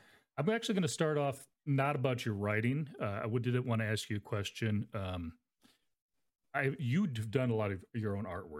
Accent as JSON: {"language": "English", "region": "Arizona", "country": "United States", "tie": "born or raised there", "said": "I mean, you grew up in California. I grew up in Arizona."}